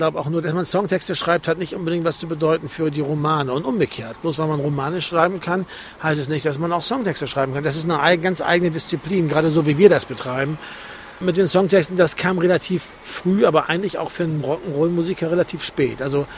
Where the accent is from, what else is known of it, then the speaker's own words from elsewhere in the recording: Bremen, Germany; ich bin Bremer, Hanseat